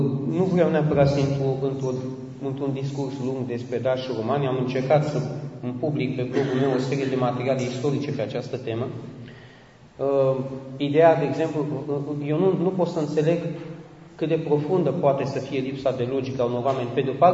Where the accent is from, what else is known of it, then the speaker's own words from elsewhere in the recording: Romania; Pentru că noi suntem români. Noi nu suntem romani, noi nu suntem daci, noi nu suntem șiți, noi suntem români.